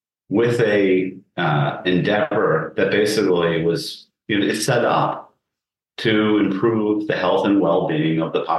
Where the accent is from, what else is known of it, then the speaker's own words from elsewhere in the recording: United States; I grew up outside of New York City